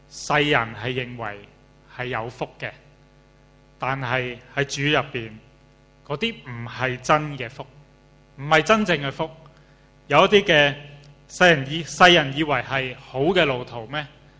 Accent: China; 我們中國人，我們過年的時候，我們都是會不斷呢是互相來到去祝福啦

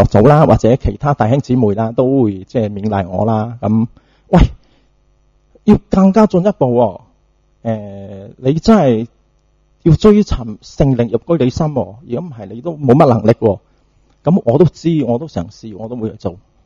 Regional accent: China; 就系我哋中国人或者系内地人都好中意讲一两个字叫踏实。

